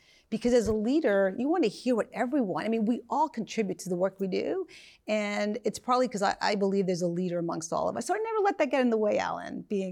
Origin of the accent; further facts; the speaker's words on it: Brooklyn, New York, United States; So as I mentioned, I grew up in Brooklyn. My family there, I'm Puerto Rican. My parents came to the mainland in the 1950s